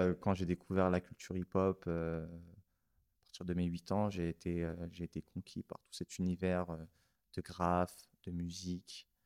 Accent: Paris, Île-de-France, France; Alors je suis né en 1991 à Paris, Paris 14e. Et puis à l'âge de 5-6 ans, on s'est installé dans le 19e, rue de Belleville.

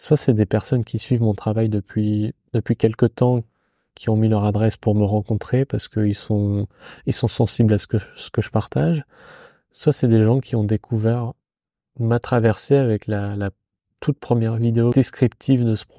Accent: Grand Est, France; plus haut vers chez moi, en Alsace.

